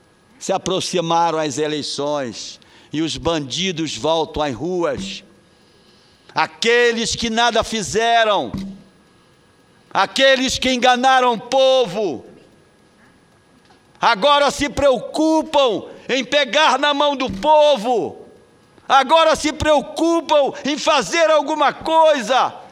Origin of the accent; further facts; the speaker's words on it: Pará, Brazil; prefeito de Salinópolis, de uma das cidades mais belas da minha terra